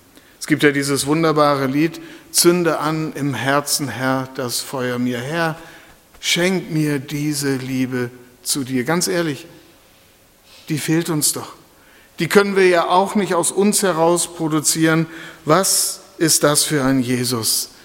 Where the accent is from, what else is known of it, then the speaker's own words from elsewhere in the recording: Lower Saxony, Germany; ich bin ja nicht von hier, nicht aus Süddeutschland, ich komme ja von der Küste, ich bin ja Ostfriese.